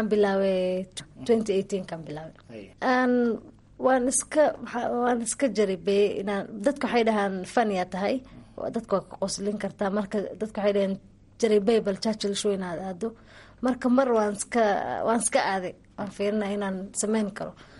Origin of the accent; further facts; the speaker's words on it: Nairobi, Kenya; Ana waxaan ku dhashay Nairobi. Nairobi aan ku dhashay Nairobi lagu kariyay laakiin aan wajir iyo garis meelahaas